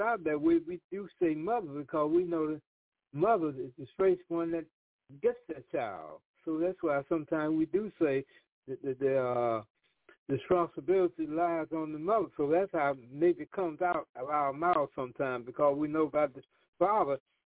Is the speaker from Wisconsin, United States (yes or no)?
no; New York, United States; I'm from New York.